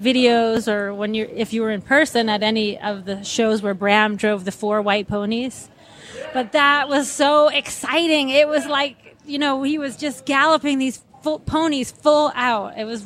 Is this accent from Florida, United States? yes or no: yes; Florida, United States; You know, especially like here, we're from Florida.